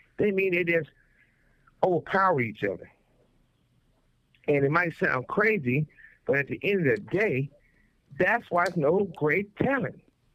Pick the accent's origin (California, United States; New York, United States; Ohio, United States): California, United States; Compton; also born or lived in Las Vegas; You know, I often say that I was raised in Compton, and I was made in Vegas at UNLV.